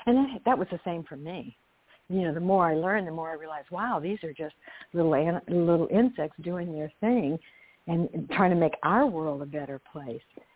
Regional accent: Louisiana, United States; Now I'm from South Louisiana, and we love French bread.

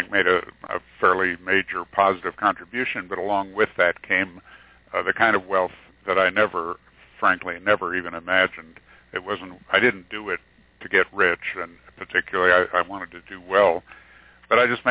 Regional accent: Green Bay, Wisconsin, United States; also born or lived in West Virginia; now in Denver, United States; You know, born in West Virginia and in the Hill Country and grew up in Green Bay, Wisconsin.

